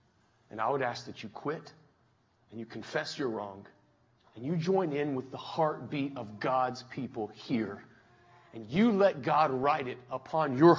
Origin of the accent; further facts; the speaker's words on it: Kentucky, United States; I'm from Kentucky. Some snow and ice doesn't scare me at all.